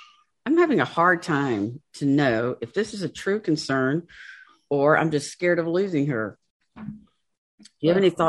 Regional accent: the South, United States; But anyway, can you tell we're from the South?

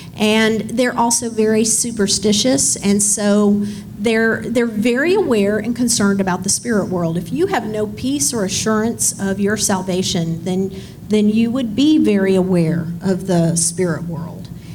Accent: United States; I know that as American women, we cannot believe that.

